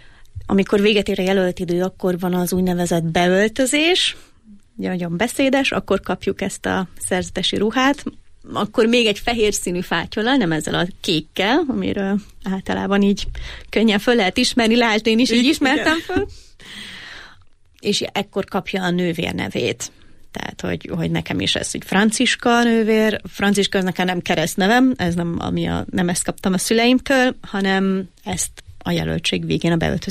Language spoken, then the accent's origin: Hungarian; Budapest, Hungary; amikor nálunk Pasaréten nőttem fel